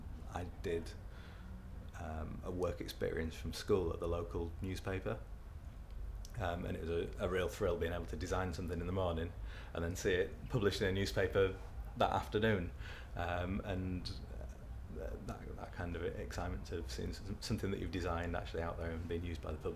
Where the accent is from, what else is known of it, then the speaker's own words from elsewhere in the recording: York, Yorkshire and the Humber, United Kingdom; now in Sheffield, United Kingdom; I'm originally from York, but we moved to Sheffield, and now that's home.